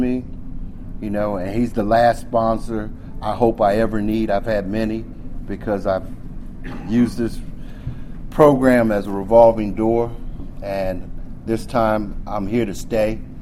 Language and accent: English; Frederick, Maryland, United States; I'm from the Frederick area.